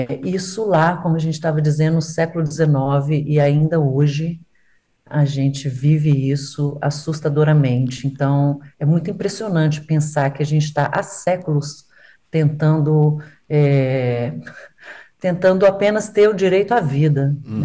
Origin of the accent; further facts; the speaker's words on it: Minas Gerais, Brazil; de um feminicídio em Minas, de onde eu venho.